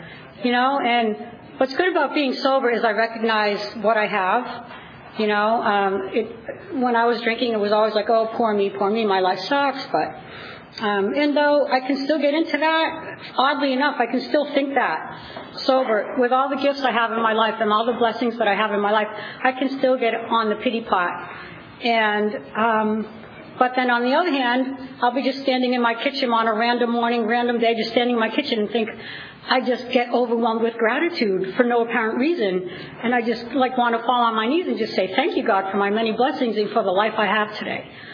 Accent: East Coast, United States; I grew up on the East Coast. It was just super fun.

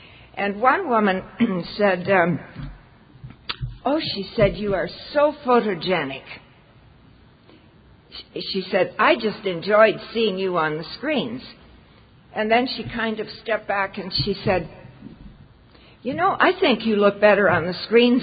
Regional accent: Toronto, Ontario, Canada; I'm from Toronto

